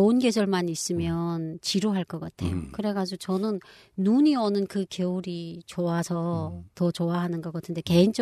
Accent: Ryanggang, North Korea; now in South Korea; 저희는 또 북한의 사투리였거든요. 양강도가.

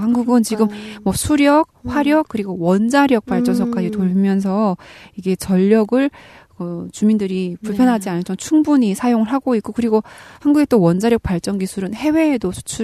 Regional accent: North Korea; now in South Korea; 이렇게, 와, 내가 이제 한국 사람이 다 됐구나. 그런 생각이잖아요. 왜냐면 북한에서 정전은 너무 일상이었는데.

